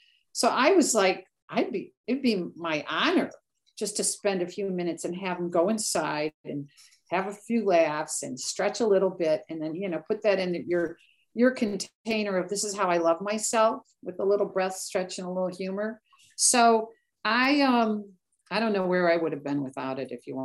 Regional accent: Chicago, Illinois, United States; I love this question because I'm from Chicago. I lived there for 31 years.

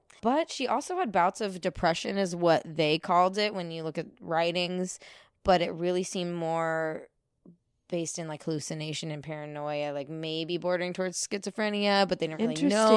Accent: Santa Rosa, California, United States; I'm from Sonoma County. I'm from Santa Rosa. Hello, 707. What's up?

